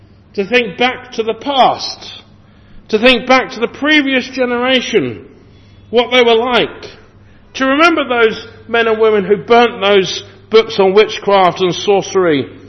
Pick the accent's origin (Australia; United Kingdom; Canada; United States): United Kingdom; England; Now, I'm an Englishman